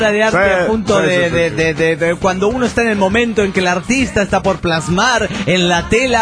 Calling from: Argentina; el bolsonés desde Argentina.

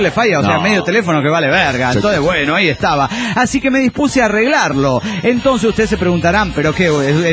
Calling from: Costa Rica; de Costa Rica.

